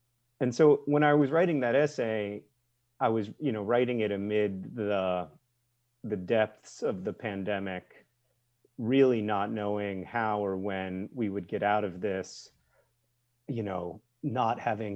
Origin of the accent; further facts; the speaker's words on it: Indianapolis, Indiana, United States; Indianapolis is objectively not a great city, but it's my hometown and I love it very, very much.